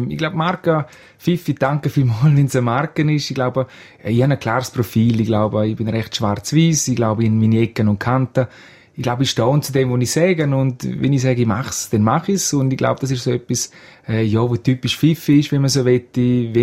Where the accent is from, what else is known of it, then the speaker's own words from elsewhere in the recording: Chur, Graubünden, Switzerland; Ich bin in Chur geboren, bin hier aufgewachsen. Ich bin ein Churer, glaube ich, das darf man so sagen. Ich bin ein Bündner und mir liegt sehr viel eigentlich an der Heimat.